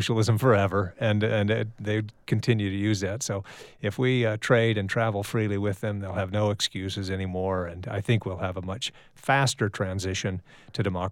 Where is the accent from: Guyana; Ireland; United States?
United States; As an American, I ought to be able to travel wherever I want